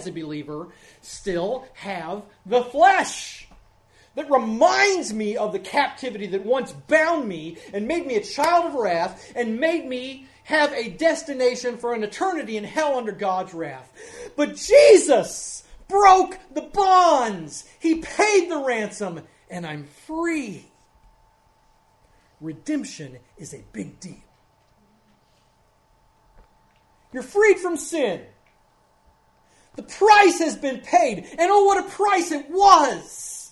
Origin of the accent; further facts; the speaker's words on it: Midwest, United States; Growing up in the Midwest, the demonstration of that would be a gigantic, not bull moose, but bull